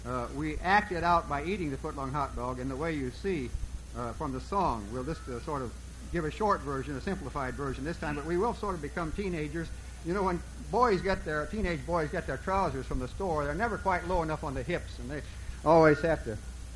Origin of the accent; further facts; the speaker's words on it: Indiana, United States; by a roadside sign out in God's Middle Western Country, my home state of Indiana